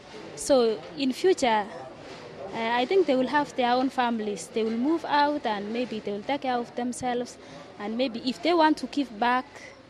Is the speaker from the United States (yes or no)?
no; Kenya; I'm a Kenyan.